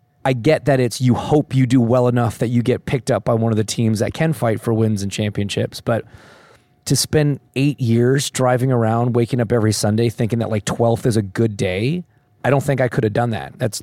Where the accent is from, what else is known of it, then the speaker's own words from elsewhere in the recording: Toronto, Ontario, Canada; I grew up a kid in Toronto.